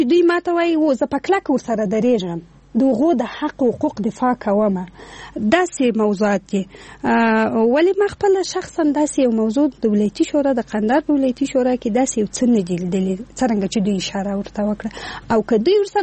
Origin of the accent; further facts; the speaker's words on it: Afghanistan; زه افغان یم